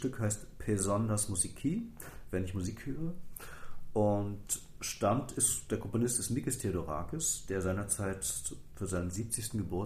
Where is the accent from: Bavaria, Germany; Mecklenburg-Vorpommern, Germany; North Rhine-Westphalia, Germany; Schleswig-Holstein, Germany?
Mecklenburg-Vorpommern, Germany; Rostock; also born or lived in Schlema / Erzgebirge; ich bin geboren in Schlema, habe im Erzgebirge dann 10 Jahre verbracht und bin dann an die Ostsee gezogen mit meinem Vater. Der hat damals die Pfarrstelle gewechselt und dann sind wir nach Rostock gegangen. Dort habe ich wiederum etwa 10 Jahre verbracht